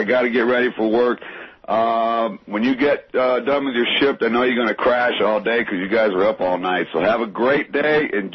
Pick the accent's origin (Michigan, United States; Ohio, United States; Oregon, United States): Ohio, United States; I mean, I watched my home state of Ohio turn blue.